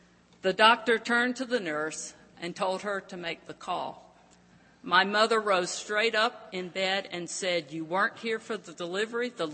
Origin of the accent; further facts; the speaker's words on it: Fairmont, West Virginia, United States; born there; I was born in Fairmont, West Virginia on Wednesday, May the 14th, 1952, about 8 o'clock in the evening.